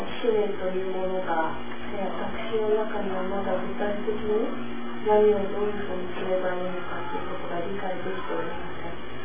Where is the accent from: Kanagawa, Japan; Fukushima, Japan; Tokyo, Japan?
Tokyo, Japan; 東京から参りました